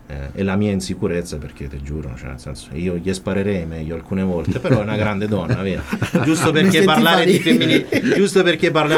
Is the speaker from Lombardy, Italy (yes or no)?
no; Turin, Piedmont, Italy; born there; Però sono nato a Torino, quindi fondamentalmente il terrone per me è lui.